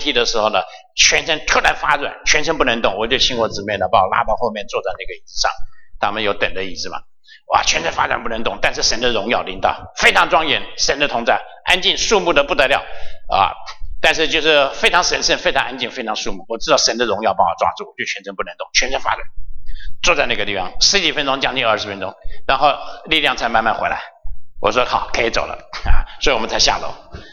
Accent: Shandong, China; 他最怕的就是我们山东人啊，规矩很多啊，老人家过世一定要去送终。

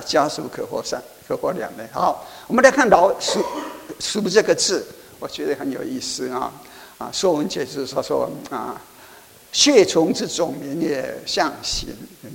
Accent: Taiwan; 我是台湾来的，所以我们是初三。

